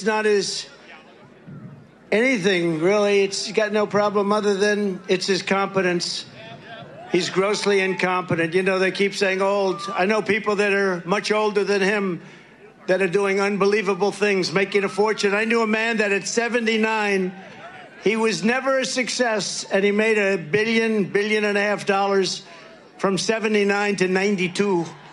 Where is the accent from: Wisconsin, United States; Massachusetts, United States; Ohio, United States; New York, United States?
New York, United States; I come from New York. I knew Schumer.